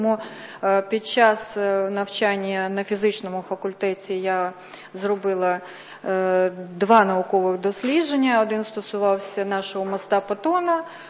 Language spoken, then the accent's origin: Ukrainian; Lithuania; now in Ukraine; Народилась в Україні, виросла в Литві, все життя мріяла жити в Україні. Приїхала в Україну, поступила в університет